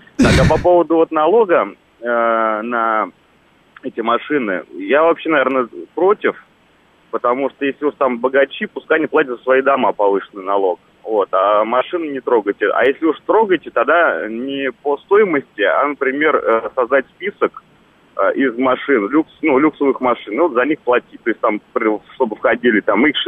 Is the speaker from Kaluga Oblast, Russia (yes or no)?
no; Dubna, Moscow Oblast, Russia; Давайте, я из Дубны.